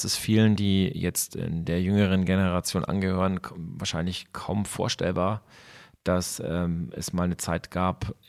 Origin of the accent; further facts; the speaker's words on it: Bavaria, Germany; für uns zum Beispiel jetzt im Süden, wir sind ja jetzt aus Bayern